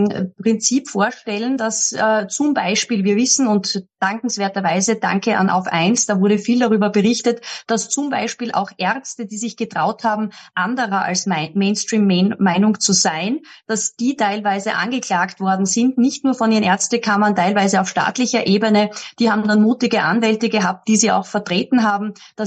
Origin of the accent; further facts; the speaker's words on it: Austria; als Patriotin, als Österreicherin